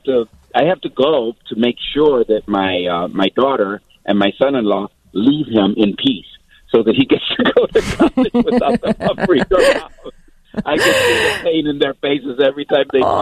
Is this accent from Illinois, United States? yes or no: yes; Chicago, Illinois, United States; I'm still a Chicagoan who loves the city of Chicago